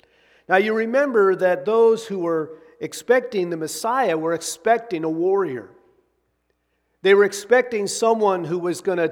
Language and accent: English; Oregon, United States; it just kind of reminds me of growing up in Eastern Oregon and the snow falling and Christmas coming